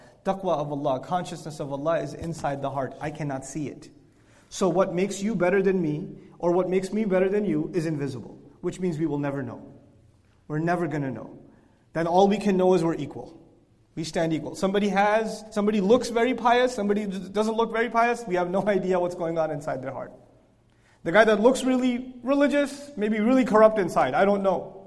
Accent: Pakistan; I come from Pakistan, that's my home country.

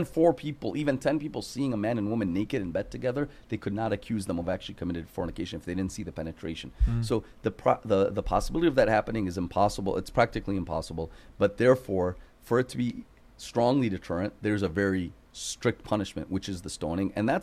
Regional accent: United States; growing up in America, it's easy to feel tempted and seduced.

